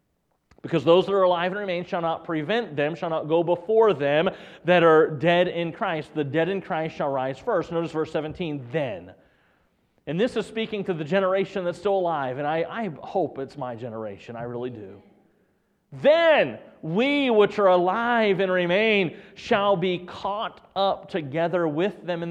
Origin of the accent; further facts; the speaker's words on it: United States; I'm an American citizen, and I'm thankful for the opportunity to be in this country and to be a citizen of this country.